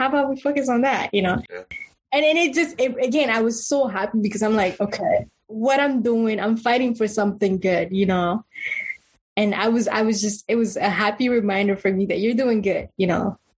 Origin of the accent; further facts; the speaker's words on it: Togo; But I guess the zobon is the native way we call it in my home country. So I figure when my Ewe girls or Togolese fr